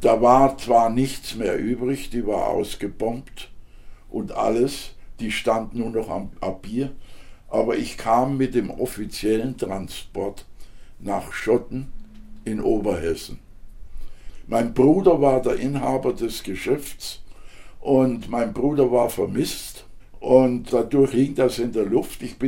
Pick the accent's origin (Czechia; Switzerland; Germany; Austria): Czechia; Žatec, Ústí nad Labem Region; accent: Saaz dialect; wenn ich Saatzer Dialekt höre oder einen Saatzer treffe